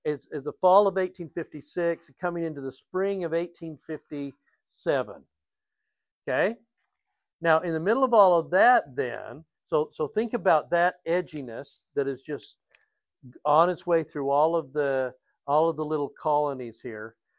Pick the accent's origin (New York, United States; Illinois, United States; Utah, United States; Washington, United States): Utah, United States; Layton; we've always known growing up in Layton that we were better than Bountiful Centerville.